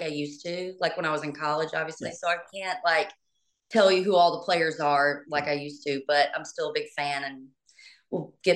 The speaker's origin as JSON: {"language": "English", "region": "Georgia", "country": "United States", "tie": "born or raised there", "moved": "as an adult", "lives_now": "Nashville, United States", "said": "I live in Nashville, Tennessee now. I'm a songwriter, artist. I play country music. I grew up in Georgia and I went to the University of Georgia"}